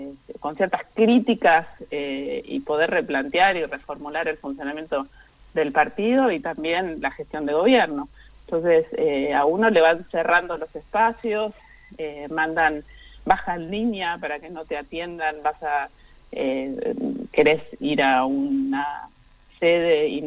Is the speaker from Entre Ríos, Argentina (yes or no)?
no; San Martín de los Andes, Neuquén, Argentina; yo soy de San Martín de los Andes y la verdad es que el pueblo está desbordado